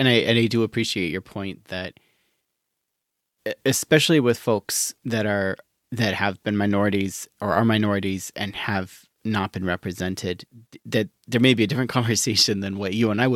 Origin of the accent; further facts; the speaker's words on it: Midwest, United States; to lean into the stereotype as a Midwesterner